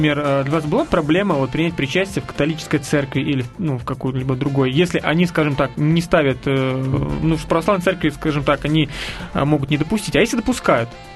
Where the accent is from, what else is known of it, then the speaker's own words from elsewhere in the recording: Ukraine; Я вот сам из Украины